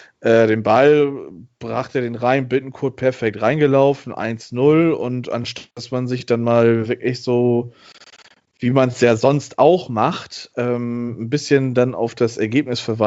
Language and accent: German; Bremen, Germany; Als Bremer darf man sich, glaube ich, einfach nur in den Arsch beißen.